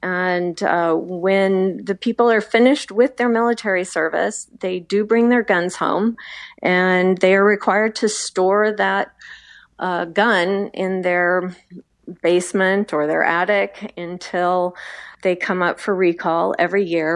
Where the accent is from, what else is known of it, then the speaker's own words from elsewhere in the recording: Alaska, United States; moved away; Like you say, growing up in Alaska, I was around guns a lot.